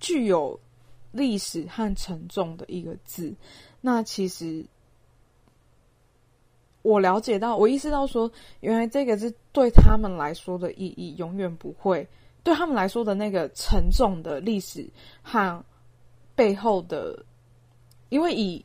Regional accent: Taiwan; 我开始想要去用照片或是用照片的方式去叙述我来自的文化，我的台湾这个地方我想拍摄的东西好多好多

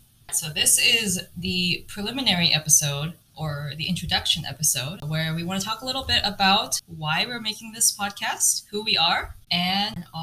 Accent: South Korea; also born or lived in abroad; I was born in Korea. I'm a full native Korean. I lived abroad for a long time in different places, but now I'm back in Korea again, living here and figuring out my cultural identity.

